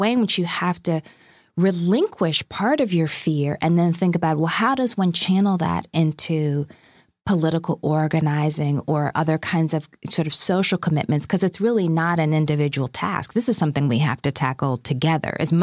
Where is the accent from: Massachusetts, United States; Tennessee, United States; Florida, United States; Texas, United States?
Massachusetts, United States; also born or lived in Alabama / Chicago; so I was born in Alabama. I grew up in Massachusetts. I spent a lot of times back home in Alabama or in Chicago on the West Side when I was a kid.